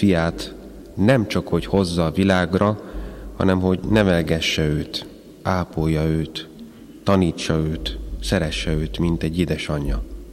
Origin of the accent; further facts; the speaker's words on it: Hungary; Mi is, mint magyarok, Szűz Máriának a példájából kiindulva arra vagyunk hívva, hogy másokat is szeressünk, különösen a magyar honfitársainkat